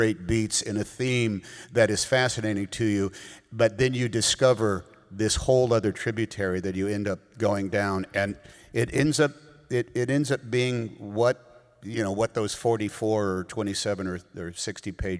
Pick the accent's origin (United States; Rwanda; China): United States; Oakland, California; I grew up in Oakland, California, which I didn't realize at the time, but might have been officially the most integrated city in America